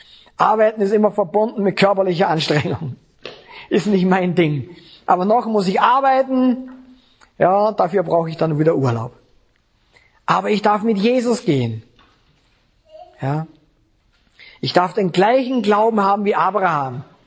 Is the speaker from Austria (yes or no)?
yes; Bregenz, Vorarlberg, Austria; born there; Oh, dabei bin ich Österreicher. Dabei bin ich sogar noch in Bregenz geboren.